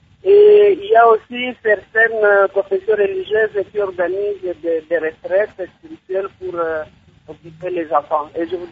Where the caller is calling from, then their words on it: North Kivu, DR Congo; ici, chez nous, dans le Nord Kivu, je parle précisément du Grand Nord Kivu